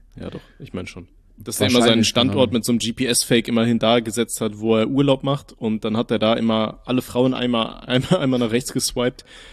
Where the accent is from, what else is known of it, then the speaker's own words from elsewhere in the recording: Aachen, North Rhine-Westphalia, Germany; ich bin halt in Aachen aufgewachsen